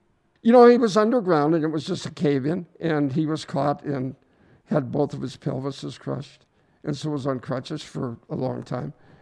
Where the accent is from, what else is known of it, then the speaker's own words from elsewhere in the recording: Walkerville, United States; I was born and raised in Walkerville. The only time I was really gone was when I was in the Navy in the 60s.